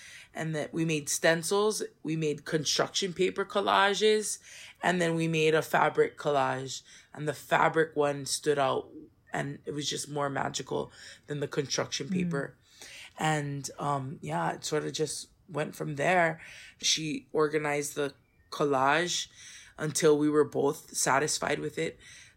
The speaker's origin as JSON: {"language": "English", "region": "Hawaii", "country": "United States", "said": "I like to support the local designers here in Hawaii because I am Hawaiian"}